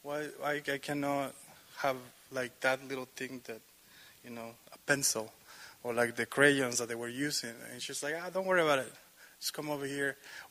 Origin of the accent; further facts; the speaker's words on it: Mexico City, Mexico; also born or lived in Veracruz; I'm from Mexico City originally, and I moved to Veracruz with my mom and my grandma.